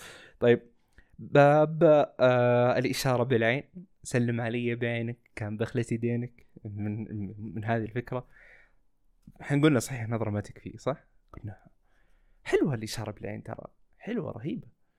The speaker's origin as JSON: {"language": "Arabic", "country": "Saudi Arabia", "said": "عندنا في السعودية"}